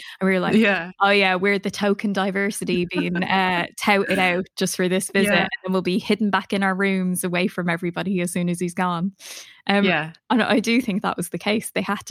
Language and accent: English; Ireland; I'm half Pakistani, half Irish. So my confidence was shot as a child, because growing up in Ireland in the early 90s, there are no other brown people around.